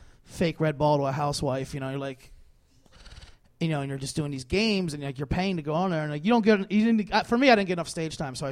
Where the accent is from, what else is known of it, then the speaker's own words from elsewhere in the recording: New Jersey, United States; I'm from South Jersey originally, near Philadelphia.